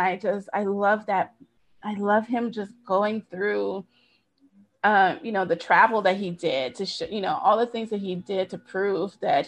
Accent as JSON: {"language": "English", "country": "United States", "said": "And I am Black American, so I can't really speak to a Mexican and Mexican American heritage and the cultural aspects of that."}